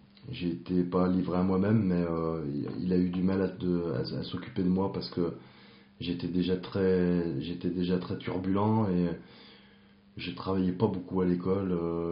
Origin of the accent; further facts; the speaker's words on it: Lyon, Auvergne-Rhône-Alpes, France; j'ai 44 ans, j'ai grandi à Lyon. Mon enfance s'est plutôt bien passée. Je suis fils unique et mes parents sont, on est d'une famille ouvrière modeste.